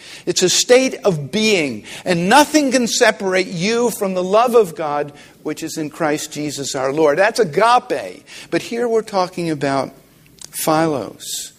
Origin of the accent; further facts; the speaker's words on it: Philadelphia, Pennsylvania, United States; I'm from Philadelphia, the city of brotherly love.